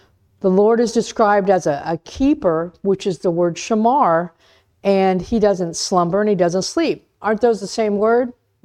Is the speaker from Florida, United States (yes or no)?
yes; Florida, United States; Now, hey, we're from Florida.